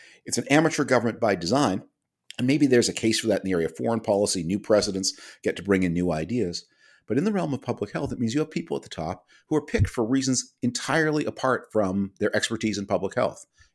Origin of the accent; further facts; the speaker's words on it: Canada; I am Canadian by origin. I spend a lot of time there